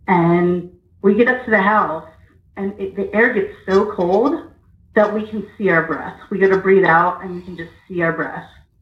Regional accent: Pennsylvania, United States; now in Eureka Springs, United States; Where I grew up, and it's probably the most bizarre th

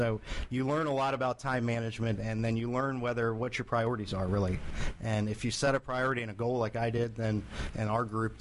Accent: Darnestown, Maryland, United States; From Darnestown, Maryland, here outside D.C.

